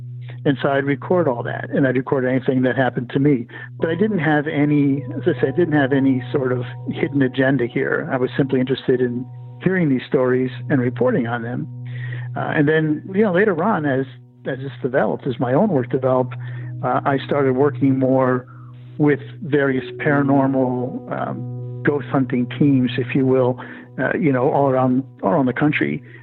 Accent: Connecticut, United States; born or raised there

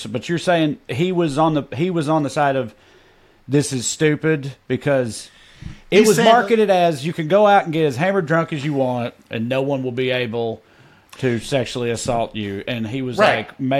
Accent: Tennessee, United States; a Jewish couple back in my home state of Tennessee

